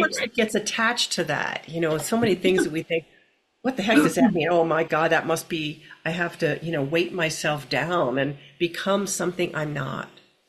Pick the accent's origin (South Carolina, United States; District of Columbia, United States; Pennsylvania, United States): Pennsylvania, United States; Philadelphia; I remember we lived on the East Coast. I grew up in Philadelphia.